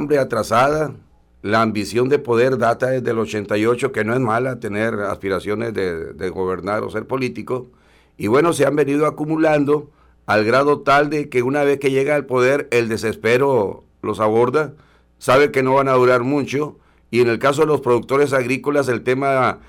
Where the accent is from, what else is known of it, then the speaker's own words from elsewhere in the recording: El Pozole, Sinaloa, Mexico; terminó muriendo ahí cerca de mi pueblo, cerca de mi pueblo del Pozole, en Apoderado, Sinaloa